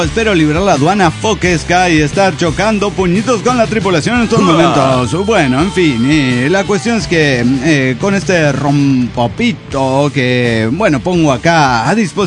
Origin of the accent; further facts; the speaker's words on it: Guatemala; de Guatemala.